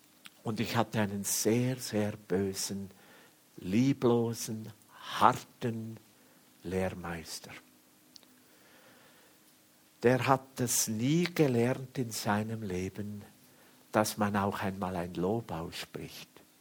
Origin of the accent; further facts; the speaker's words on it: Switzerland; Ich bin in einer Gemeinde groß geworden in der Schweiz, in einer sehr, sehr konservativen Gemeinde.